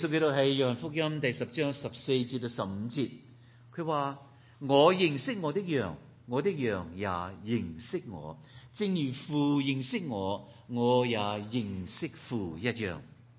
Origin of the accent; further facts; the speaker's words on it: China; 但是感谢主，他们一样是关爱着爱我们中国人，爱我们亚洲人